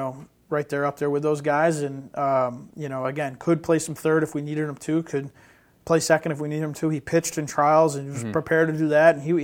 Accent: Northeast, United States; I'm from the Northeast, so I take a liking to him

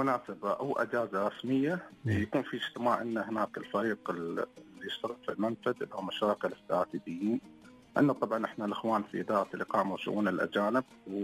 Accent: Dubai, United Arab Emirates; لأن احنا ندعم السياحة عندنا في دبي.

